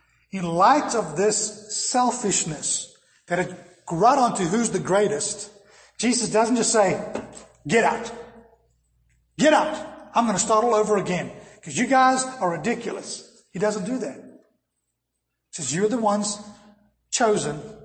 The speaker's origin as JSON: {"language": "English", "country": "South Africa", "tie": "born or raised there", "said": "Growing up in South Africa, we knew all about that in the history."}